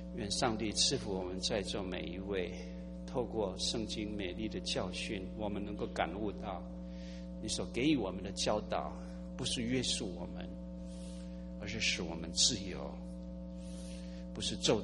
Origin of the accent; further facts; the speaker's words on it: Taiwan; accent: Taiwanese; 我是农夫的儿子，所以我讲国语有一点台湾腔，这就是我吸引力的来源。